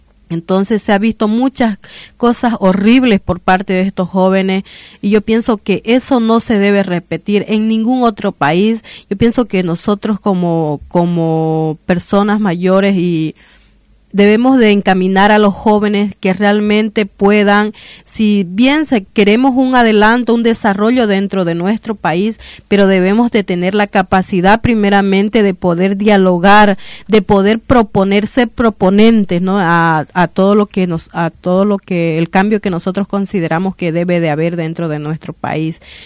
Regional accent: Pando, Bolivia; de Pando con los pueblos indígenas y campesinos del pueblo Tacana, de donde yo pertenezco. Yo soy del departamento de Pando.

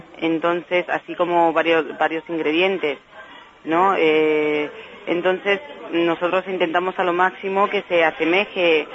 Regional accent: Peru; Los peruanos como los españoles, como ustedes, pues somos bastante arraigados a nuestros países, ¿no?

